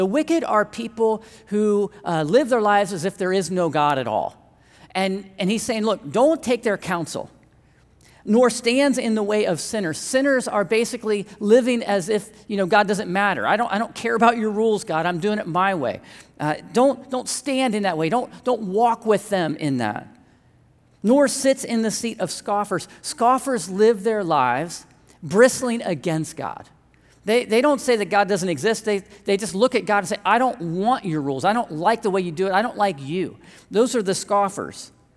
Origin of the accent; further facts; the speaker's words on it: Columbus, Ohio, United States; But I'm the youngest of six, very big family. She's an only child. I grew up in Columbus, very big place.